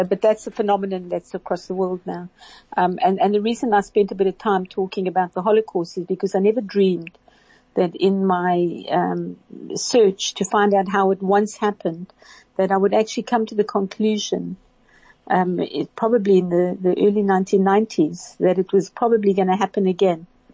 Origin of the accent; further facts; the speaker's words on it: Pretoria, Gauteng, South Africa; born there; as you can hear from my accent, I'm actually a South African. I'm born in Pretoria. And I'm born to a father who was an ardent Zionist.